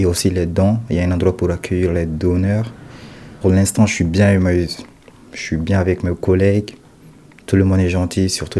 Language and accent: French; Mali; now in France; j'habite à Aidé-Bazouge, précisément à Emmaüs, Aidé à Rennes, Saint-Malo. Moi, je suis malien.